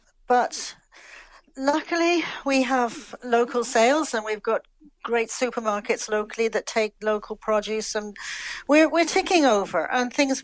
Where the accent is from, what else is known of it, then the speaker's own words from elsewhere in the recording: England, United Kingdom; now in Ireland; know my accent has never changed overall. I'm living in Ireland now for probably the best part of almost 50 years. I came when I was very young to Dublin and went back to London to work for a couple of years.